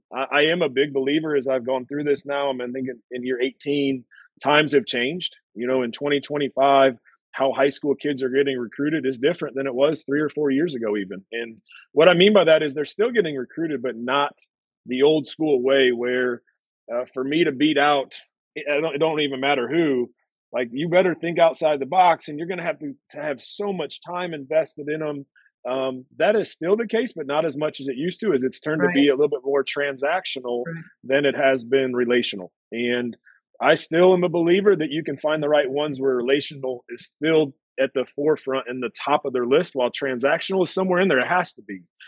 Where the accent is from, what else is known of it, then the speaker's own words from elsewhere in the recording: Illinois, United States; Like I'm from Illinois originally, not where Trinity's from